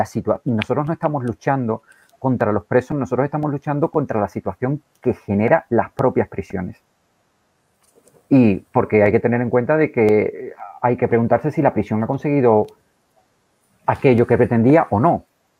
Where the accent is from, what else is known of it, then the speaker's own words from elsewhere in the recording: Spain; somos los españoles que vamos a ayudar a la gente del tercer mundo